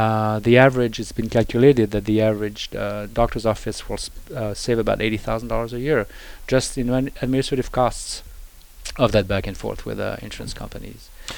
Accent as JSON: {"language": "English", "town": "Paris", "region": "Île-de-France", "country": "France", "second_language": "English", "moved": "yes", "lives_now": "United States", "said": "she lives in Paris, France. That's where I'm from. You might hear my accent, but I've been a California resident for over 30 years, and I'm married to California. I'm a U.S. citizen and a resident of California for 35 years."}